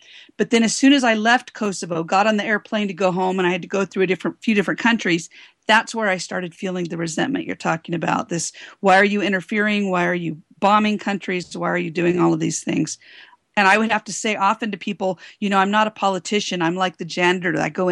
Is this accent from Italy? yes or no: no; United States; And it was when I realized that being American didn't mean I was going to be safe.